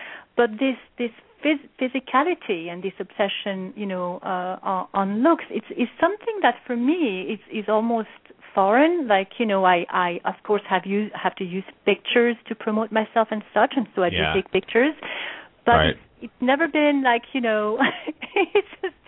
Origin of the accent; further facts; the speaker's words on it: Geneva, Switzerland; also born or lived in Paris; I grew up in the mountains, you know, outside of Geneva. Even I was born in Paris, we moved there right away.